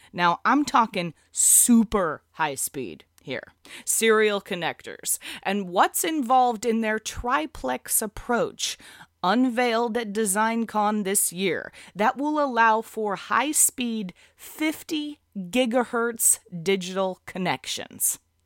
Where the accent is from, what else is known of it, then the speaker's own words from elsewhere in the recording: Oregon, United States; you didn't even know that I'm from Oregon.